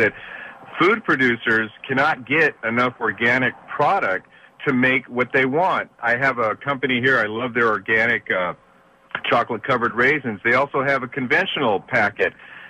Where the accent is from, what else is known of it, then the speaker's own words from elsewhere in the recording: Santa Cruz, California, United States; But I'm from Santa Cruz, you know, organic capital of the planet.